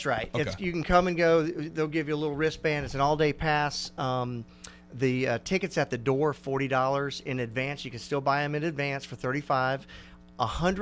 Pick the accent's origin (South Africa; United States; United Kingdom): United States; Satellite Beach, Florida; we grew up in Satellite Beach, Florida.